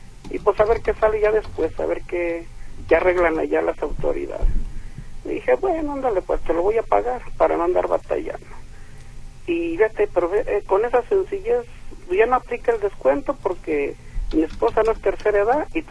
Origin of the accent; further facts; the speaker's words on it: Tlaquepaque, Jalisco, Mexico; soy discapacitado visual y soy del municipio de Tlaquepaque.